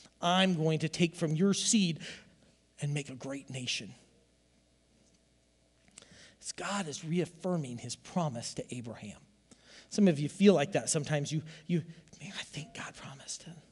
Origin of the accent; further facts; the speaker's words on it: Iowa, United States; I'm from the Southeast Iowa, from Iowa, man.